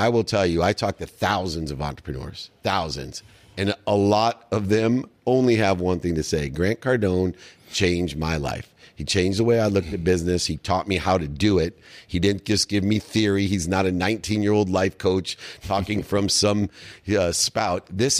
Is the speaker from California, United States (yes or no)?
yes; San Diego, California, United States; We grew up together in San Diego